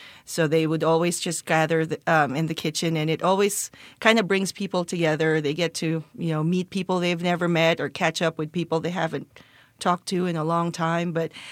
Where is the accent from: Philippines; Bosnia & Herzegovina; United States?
Philippines; Santa Lucia, Metro Manila; So I grew up in a town called Santa Lucia, which is part of the greater metropolitan Manila area.